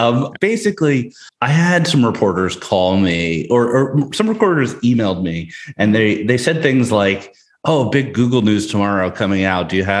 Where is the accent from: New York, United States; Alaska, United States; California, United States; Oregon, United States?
New York, United States; New York City; No, I'm from New York City. I grew up in Manhattan, lived in Manhattan almost my whole life.